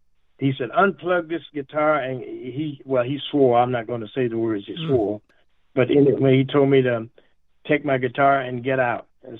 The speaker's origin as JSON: {"language": "English", "region": "West Virginia", "country": "United States", "tie": "born or raised there", "said": "during my period growing up in West Virginia, as you, I'm sure you are aware of, there was segregation."}